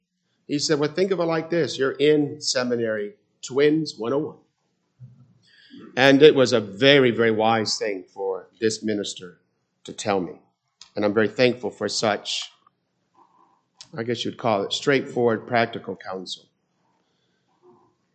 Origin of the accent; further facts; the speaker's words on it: England, United Kingdom; Remember again, the German W is V, but I just pronounce it as a W because here's why. I'm English.